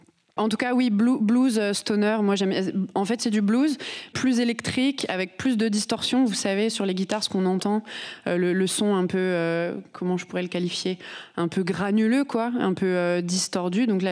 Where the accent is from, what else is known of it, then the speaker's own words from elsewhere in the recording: Hauts-de-France, France; Et on est Picard. On vient de Picardie. On est entre Amiens et Compiègne.